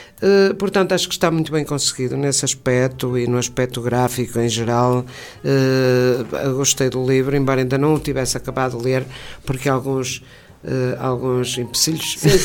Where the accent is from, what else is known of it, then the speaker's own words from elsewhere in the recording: Portugal; nós que somos portugueses